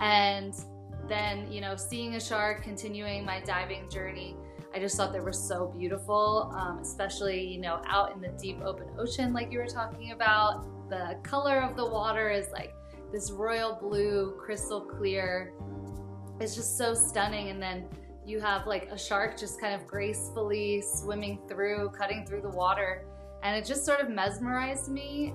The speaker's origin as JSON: {"language": "English", "region": "Pennsylvania", "country": "United States", "tie": "born or raised there", "said": "Yeah, so I'm born and raised actually outside of Philadelphia. So a lot of people would not expect that."}